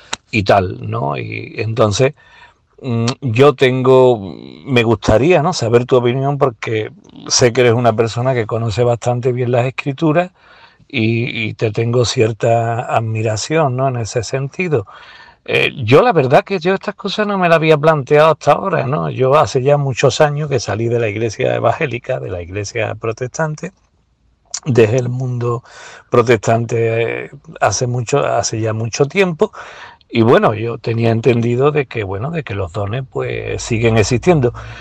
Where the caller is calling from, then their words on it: Cádiz, Andalusia, Spain